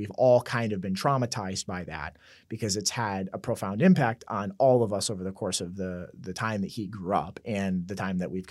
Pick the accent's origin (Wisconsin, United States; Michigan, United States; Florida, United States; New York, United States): Michigan, United States; So I was born and raised in South Michigan and kind of in the middle of nowhere.